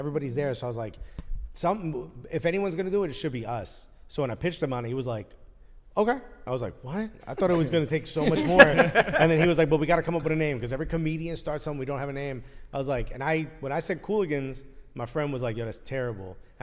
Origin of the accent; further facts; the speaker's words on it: Newark, New Jersey, United States; I'm born and raised in Newark.